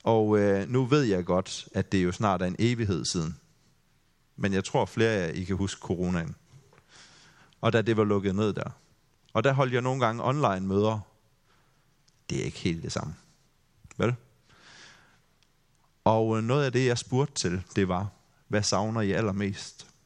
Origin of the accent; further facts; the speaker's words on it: Grindsted, Region of Southern Denmark, Denmark; så var jeg med til at stå for et lovsangsarrangement hjemme i Grindsted, hvor jeg kom fra.